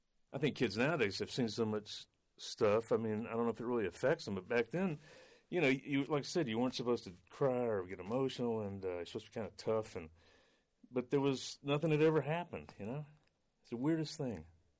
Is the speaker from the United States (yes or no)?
yes; Dallas, Texas, United States; I'm an artist here in Dallas, Texas, and I grew up in Dallas.